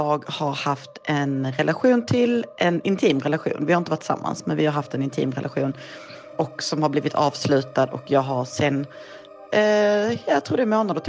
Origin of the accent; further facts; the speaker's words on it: Malmö, Skåne, Sweden; Jag kommer från Malmö, jag är 45 år gammal.